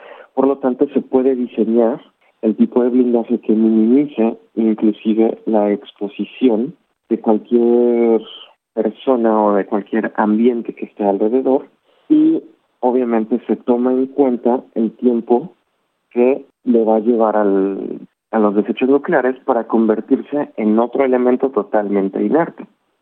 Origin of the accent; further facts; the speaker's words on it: Mexico; yo soy ingeniero de México